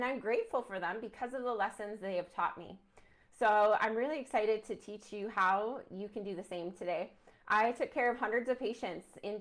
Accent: Idaho Falls, Idaho, United States; I saw people from my hometown of Idaho Falls, like posting on social media

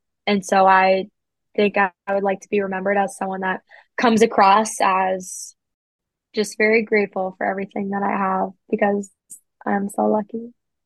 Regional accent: Midwest, United States; And I grew up in the Midwest and was around like snow and cold winters and stuff.

